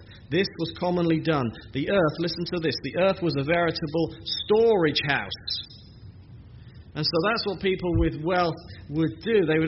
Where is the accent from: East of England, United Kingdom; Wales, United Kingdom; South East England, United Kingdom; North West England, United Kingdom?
East of England, United Kingdom; Pastor Billy mentioned I'm from the East in England.